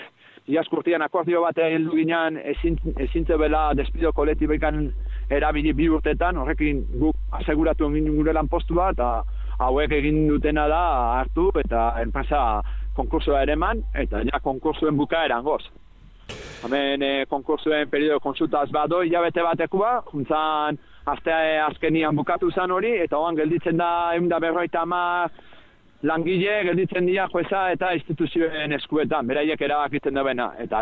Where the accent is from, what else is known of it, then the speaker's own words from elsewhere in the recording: Mutriku, Basque Country, Spain; nire herriko mutriguko jendia